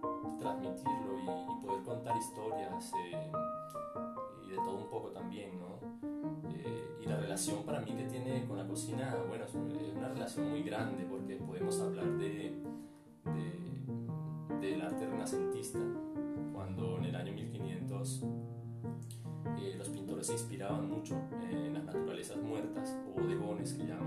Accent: Colombia; also born or lived in Venezuela; yo soy venezolano, crecí en Colombia, por parte materna mi familia colombiana, y por parte paterna mi padre es de Montevideo, mis abuelos también.

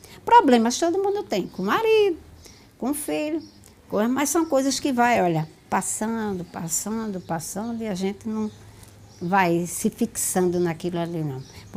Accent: Vicência, Pernambuco, Brazil; eu nasci e me criei aqui em Vicência.

